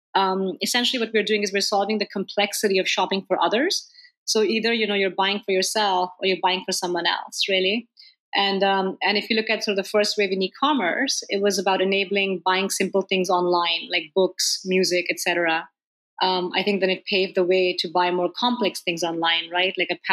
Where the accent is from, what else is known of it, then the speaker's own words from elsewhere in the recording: northern India, India; I was born and raised in India to parents who were both mom and dad who were scientists.